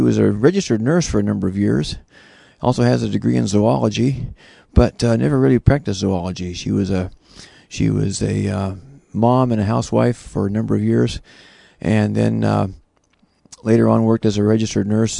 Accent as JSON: {"language": "English", "region": "Indiana", "country": "United States", "tie": "born or raised there", "also_born_or_lived": "Colorado", "said": "And then we moved from the Denver area back in 1950 to Indiana. So Indiana really feels like it's where I grew up."}